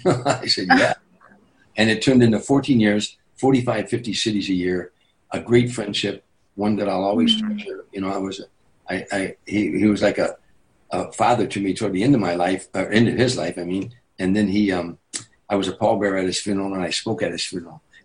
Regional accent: Chicago, Illinois, United States; They grew up in the streets of South Philadelphia and New York and New Jersey, and I grew up in Chicago. You know, we're neighborhood guys.

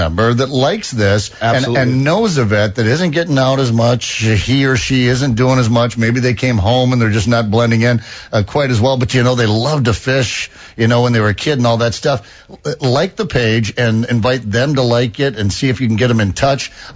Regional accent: South Dakota, United States; Minnesota in particular, my home state of South Dakota and Wisconsin

